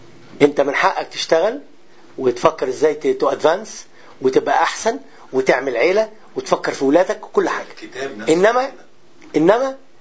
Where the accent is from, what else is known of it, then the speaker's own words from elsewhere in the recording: Syria; انا يعني انا سوري